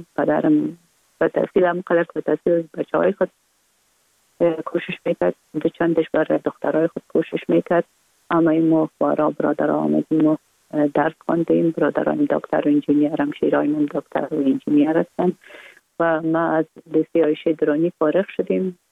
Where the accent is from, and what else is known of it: Kabul, Afghanistan; born there